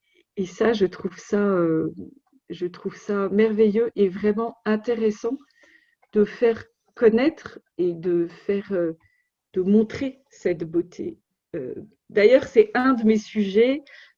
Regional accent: France; alors, donc je suis française, j'habite près de Paris et aussi près de Versailles.

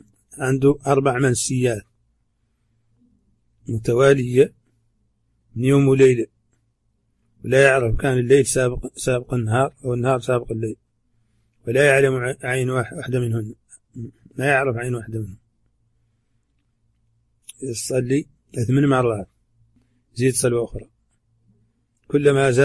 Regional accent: Mauritania; accent: Hassaniya; هذه ترجمة كلمات من لهجتنا الحسانية

